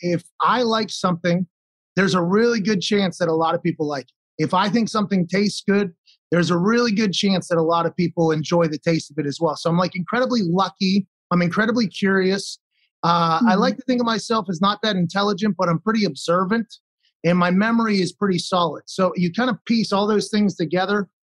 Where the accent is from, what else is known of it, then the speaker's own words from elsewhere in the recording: Pittsburgh, Pennsylvania, United States; born there; I was born in McGee's Women's Hospital in Pittsburgh.